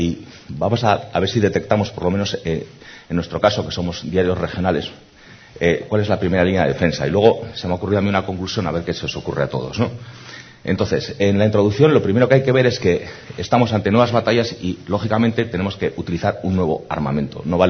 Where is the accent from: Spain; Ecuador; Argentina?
Spain; San Sebastián, Basque Country; now in Granada, Spain; soy de Donosti, pero llevo 25 años trabajando en Vocento y trabajo desde hace 2 décadas en Granada en el Diario Ideal.